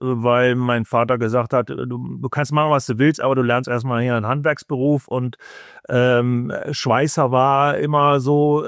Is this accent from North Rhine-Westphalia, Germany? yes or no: yes; North Rhine-Westphalia, Germany; ich komme ja so aus dem Kreis Düren, und der Kreis Düren daran angeschlossen, wer weiß, wie viele Dörfer